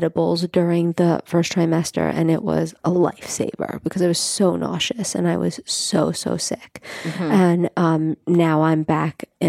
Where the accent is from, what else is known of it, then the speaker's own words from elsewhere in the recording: Staten Island, New York, United States; I mean, I grew up in Staten Island, which I do not openly tell people